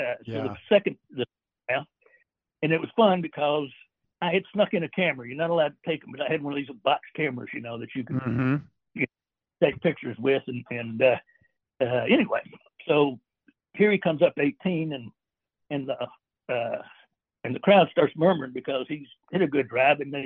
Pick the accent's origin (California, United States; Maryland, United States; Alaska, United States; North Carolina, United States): California, United States; Monterey; born there; I was born in Monterey, California, Pacific Grove, specifically Fort Ord.